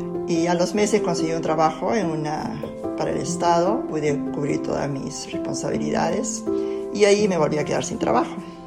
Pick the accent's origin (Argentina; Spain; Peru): Peru; mudarme de una ciudad pequeña a la capital, que es la ciudad más grande de Perú.